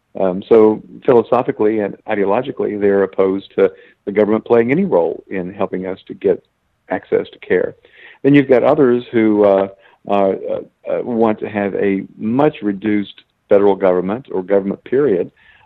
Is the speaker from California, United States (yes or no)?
no; Tennessee, United States; in my home state of Tennessee, and in Florida, and South Carolina, and Alabama, to come in and do business here.